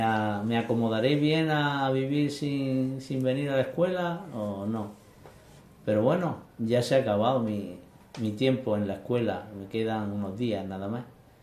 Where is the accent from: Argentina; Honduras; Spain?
Spain; Region of Murcia; en muchos colegios de la región de Murcia, pero este para mí era especial, era de mi pueblo, del lugar que vive mi familia y que estamos aquí mucho tiempo.